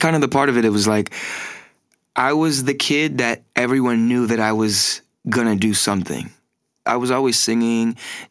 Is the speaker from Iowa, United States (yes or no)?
no; Los Angeles, California, United States; I grew up in a Black and Mexican kind of part of San Pedro, which is a smaller part of Los Angeles.